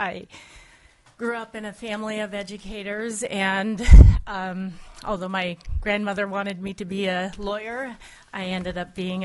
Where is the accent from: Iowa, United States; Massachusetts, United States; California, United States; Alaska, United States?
Alaska, United States; Atka; which means berry. And I grew up in Atka, Alaska.